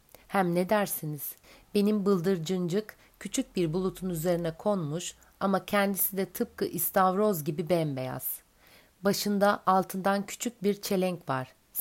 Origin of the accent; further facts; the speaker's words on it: Aegean Region, Turkey; Biz Egeliyiz. Bizim oralarda K'ler hep G diye söylenir.